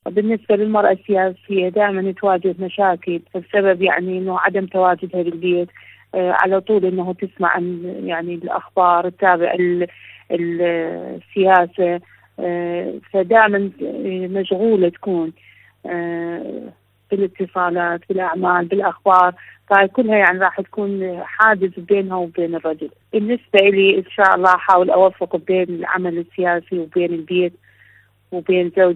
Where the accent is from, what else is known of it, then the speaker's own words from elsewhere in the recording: Iraq; من العراق، ناشطة سياسية، أعمل بأحد المنظمات في العراق.